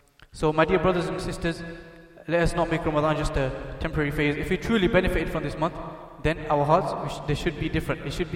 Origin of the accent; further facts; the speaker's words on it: Bradford, Yorkshire and the Humber, United Kingdom; You know, I'm from Bradford, so, you know, I'm sure you all know Bradford.